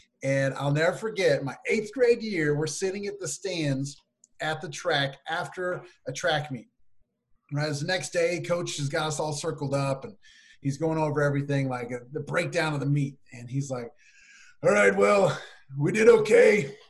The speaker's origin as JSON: {"language": "English", "region": "Missouri", "country": "United States", "tie": "born or raised there", "said": "got a scholarship to Northwest Missouri State University, D2 school in my hometown."}